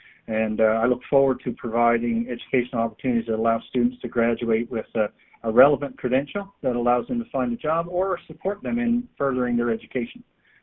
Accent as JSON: {"language": "English", "region": "Newfoundland and Labrador", "country": "Canada", "said": "I mentioned I'm from Newfoundland. I guess I thought I'd mention it because I know you couldn't tell by my accent because I don't have one."}